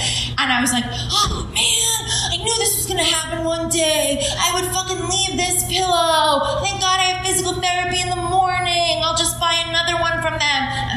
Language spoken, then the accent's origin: English; New York, United States; I'm a Jew from Long Island that likes to smoke weed.